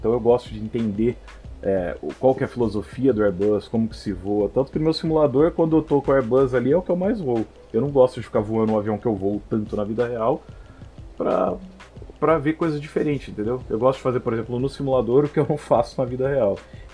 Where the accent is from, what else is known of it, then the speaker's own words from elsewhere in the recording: São José do Rio Preto, São Paulo, Brazil; Eu sou de São José do Rio Preto, venho lá do interior.